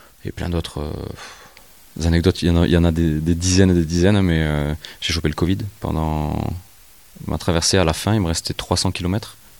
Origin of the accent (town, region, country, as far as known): Martigues, Provence-Alpes-Côte d'Azur, France; born there; also born or lived in Marcoussis